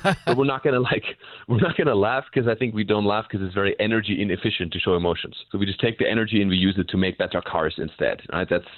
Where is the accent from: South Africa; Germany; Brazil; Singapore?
Germany; first language German; English is a second language; now in United States; my first language is obviously German, but I kind of learned comedy in English, comedic timing. A lot of my material is about me and my perspective on America as a German.